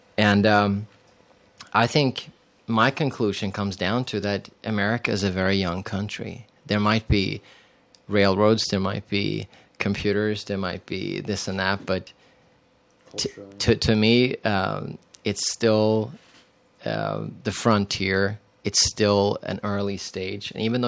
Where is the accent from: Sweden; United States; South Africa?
Sweden; English is a second language; moved away as an adult; I'm from Sweden, so the first 20 years of my life, I lived in a very different society than this one, and it's been a real, you know, wake-up call the last 11 years.